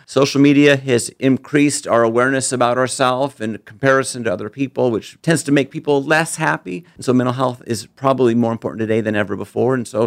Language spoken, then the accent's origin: English; Columbus, Nebraska, United States; Yes, I was born and raised in Columbus, Nebraska.